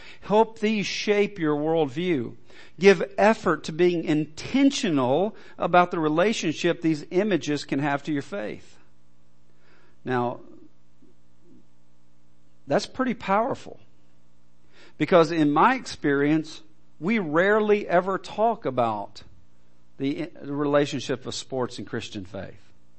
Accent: Alabama, United States; I grew up in Alabama. I'm an Alabama football fan.

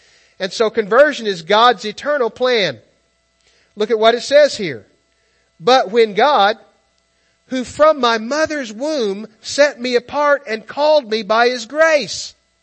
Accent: United States; I grew up in America, so I'm chosen.

